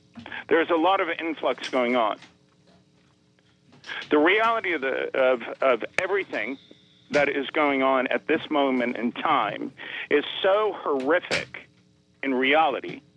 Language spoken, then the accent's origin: English; New Providence, Bahamas; You keep the Bahamian people in the dark, including electricity when I was growing up on the Eastern Road.